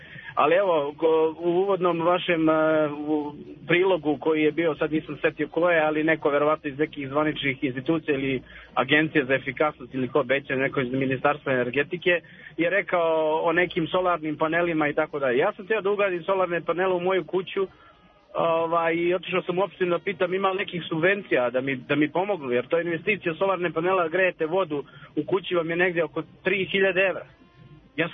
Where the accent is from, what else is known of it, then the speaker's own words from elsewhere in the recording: Serbia; Kod nas u Srbiji